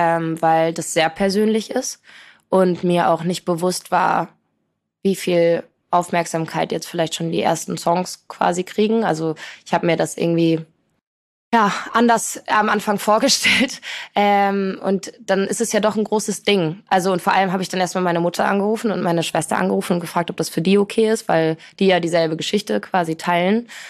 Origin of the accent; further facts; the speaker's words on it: Poland; ich komme aus Polen, meine Eltern kommen beide aus Polen, so ich bin in einer sehr polnischen, sehr familiären Kultur aufgewachsen, da steht Familie über allem.